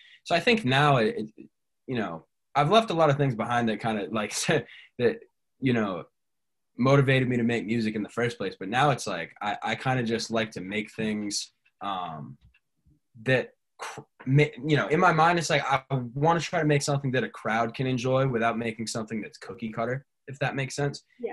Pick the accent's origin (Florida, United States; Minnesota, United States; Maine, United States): Maine, United States; Bangor; And I did a small show in my hometown or near my hometown, Bangor, Maine.